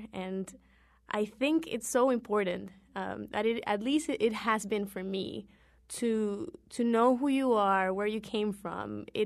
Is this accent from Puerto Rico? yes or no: yes; Ponce, Puerto Rico; I was born and raised in Ponce, Puerto Rico, which is a south coast town